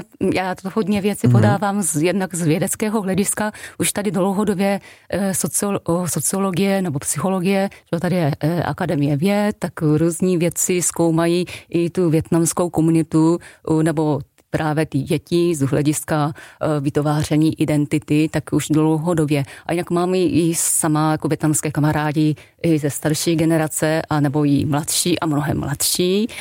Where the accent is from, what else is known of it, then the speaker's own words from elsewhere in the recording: Japan; now in Czechia; jsem vyrůstala v Japonsku, už se tady už žiju zhruba nějakých 18 let, jako střídavě, nejsem v Česku jako v jednom kuse, ale já jsem totálně jako Japonka.